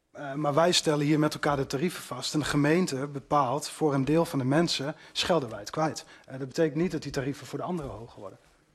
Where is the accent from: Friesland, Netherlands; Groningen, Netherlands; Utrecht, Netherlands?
Groningen, Netherlands; waar we als Groningers